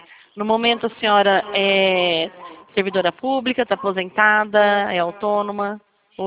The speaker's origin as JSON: {"language": "Portuguese", "town": "Rio Claro", "region": "São Paulo", "country": "Brazil", "said": "Eu sou aqui de Rio Claro, São Paulo."}